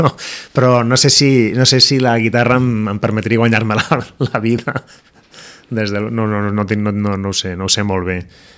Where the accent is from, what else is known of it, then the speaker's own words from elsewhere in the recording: Lleida, Catalonia, Spain; perquè sóc de Lleida i he conviscut.